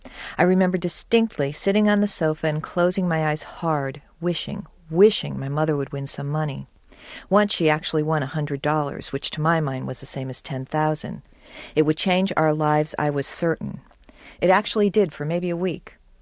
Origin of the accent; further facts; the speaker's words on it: Wallingford, Connecticut, United States; We, my mother and I, are in my hometown, Wallingford, Connecticut.